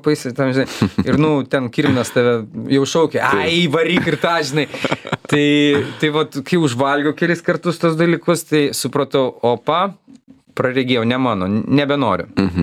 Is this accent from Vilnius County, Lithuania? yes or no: yes; Vilnius, Vilnius County, Lithuania; Vilniaiskas.